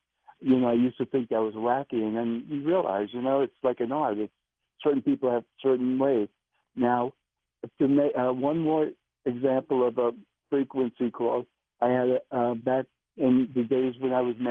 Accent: New Jersey, United States; I'm from Central Jersey.

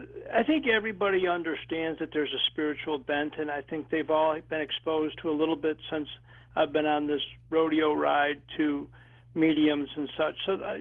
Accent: Hamburg, New York, United States; now in Derby, United States; Yeah, I grew up in Hamburg.

